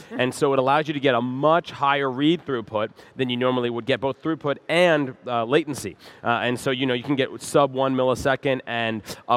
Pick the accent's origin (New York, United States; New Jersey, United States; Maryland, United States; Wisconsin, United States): New Jersey, United States; I'm from Jersey, so enjoy everyone.